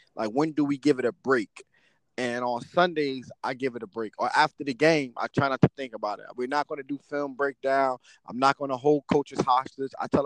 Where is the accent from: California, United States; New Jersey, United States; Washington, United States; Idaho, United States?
New Jersey, United States; Newark; me coming back home to the city of Newark because I'm from Newark.